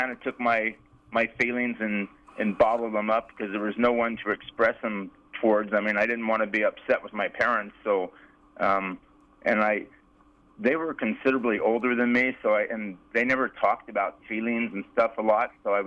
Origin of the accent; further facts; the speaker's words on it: Anaheim, California, United States; I grew up in Anaheim, California, where Disneyland is.